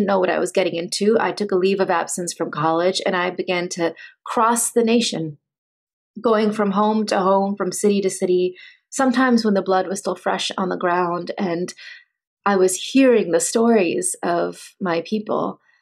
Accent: United States; I didn't want to face my role as an American whose country was attacked.

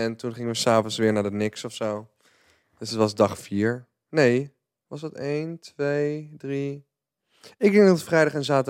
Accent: 's-Hertogenbosch, North Brabant, Netherlands; born there; Ik ben geboren in Den Bosch, maar ik vond het best wel een ons cultuurtje.

